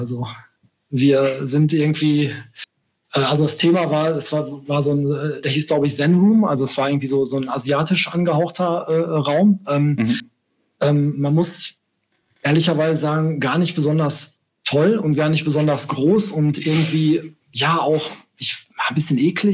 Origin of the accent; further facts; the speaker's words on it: Bochum, North Rhine-Westphalia, Germany; also born or lived in Essen; Genau, also jetzt gerade bin ich in NRW, genauer gesagt in Bochum. Das ist auch meine Heimatstadt. Zwar bin ich in Essen um die Ecke geboren, aber in Bochum aufgewachsen.